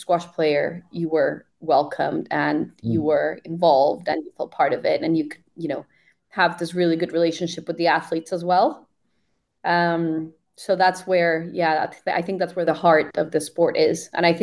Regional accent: Colombia; I moved back to Colombia after college. I'm originally from Colombia.

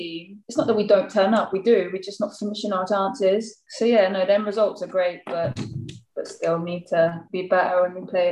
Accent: Slough, South East England, United Kingdom; Everyone asks me, I try and say I'm from Windsor, so you've done your research, so I can't tell you I'm from Windsor, because obviously Windsor's like a nice area, like, but no, yeah, Slough

